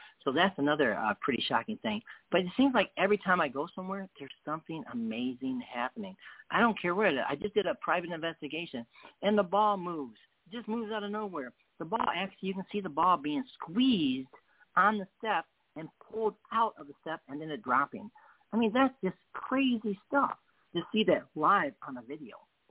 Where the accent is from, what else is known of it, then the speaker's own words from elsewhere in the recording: England, United Kingdom; I said, listen, I'm English.